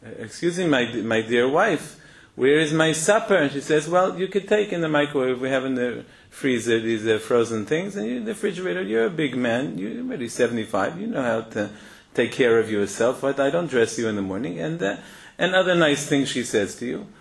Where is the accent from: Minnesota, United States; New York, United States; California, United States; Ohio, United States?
New York, United States; In some places, I come from New York, that's also like that.